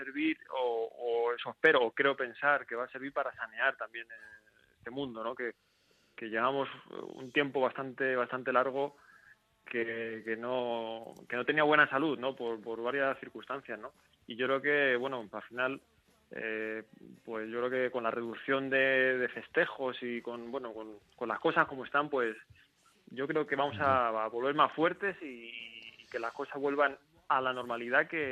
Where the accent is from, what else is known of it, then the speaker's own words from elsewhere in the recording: Madrid, Community of Madrid, Spain; soy de Madrid, vivo en Madrid